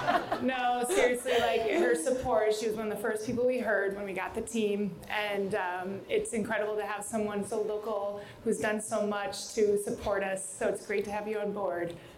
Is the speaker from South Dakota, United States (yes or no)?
yes; Sioux Falls, South Dakota, United States; moved away as an adult; also born or lived in Miami; I moved from Sioux Falls, South Dakota to Miami, Florida, like culture shock.